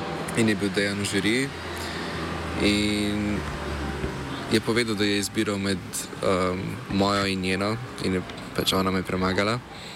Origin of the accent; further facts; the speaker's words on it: Kamnik, Central Slovenia, Slovenia; Ja, iz Kamnika sem.